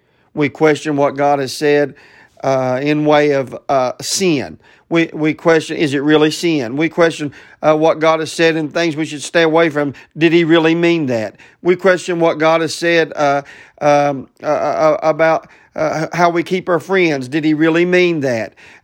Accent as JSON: {"language": "English", "region": "West Virginia", "country": "United States", "said": "I'm glad I'm from West Virginia, and I'm glad I live here amongst you guys"}